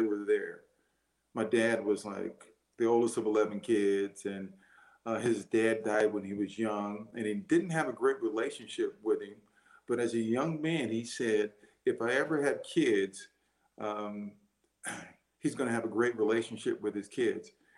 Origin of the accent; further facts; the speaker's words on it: San Diego, California, United States; So everybody thinks I'm a city slicker, right? I'm from San Diego.